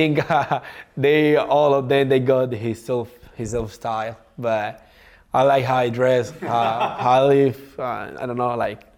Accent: Cuba; English is a second language; And I already bring that thing, I come from Cuba.

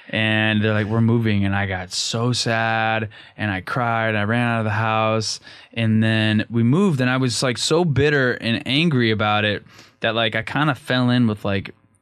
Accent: Omaha, Nebraska, United States; born there; I was born in Omaha, Nebraska, but my dad's from Queens

